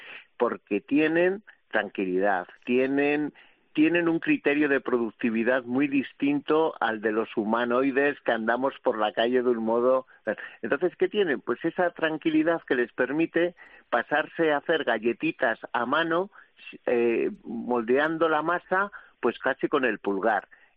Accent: Villacastín, Castile and León, Spain; en mi pueblo, Villacastín, Segovia, que todos pasamos por la carretera a La Coruña

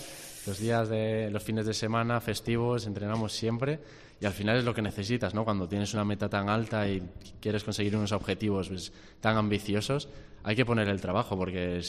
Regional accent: Cantabria, Spain; also born or lived in Seattle, United States; tomé la decisión de volver a casa, a la tierruca, sabiendo que tenía a Ramón aquí

